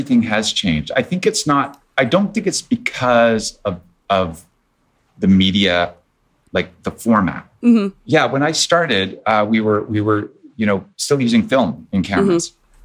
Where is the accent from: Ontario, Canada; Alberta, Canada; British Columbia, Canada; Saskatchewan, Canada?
Saskatchewan, Canada; at my age growing up in Saskatchewan.